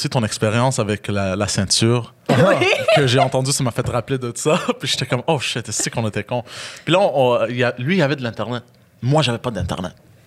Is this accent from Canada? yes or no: yes; Montreal, Quebec, Canada; moi, je viens de Parc Extension, puis on est très agressif.